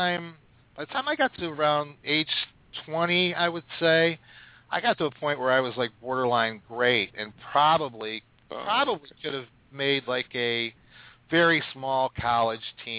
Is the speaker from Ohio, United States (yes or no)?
yes; Akron, Ohio, United States; No. I grew up in Ohio. I grew up in the Akron, Cleveland area.